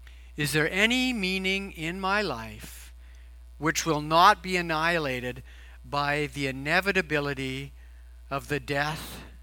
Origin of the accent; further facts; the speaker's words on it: Vancouver, British Columbia, Canada; born there; I was born in Vancouver, but the first house my parents lived in was in Burnaby.